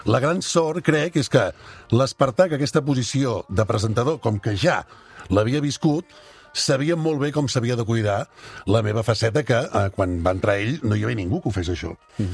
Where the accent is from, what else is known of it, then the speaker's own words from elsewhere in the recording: Manlleu, Catalonia, Spain; Que vaig trucar a la ràdio del meu poble.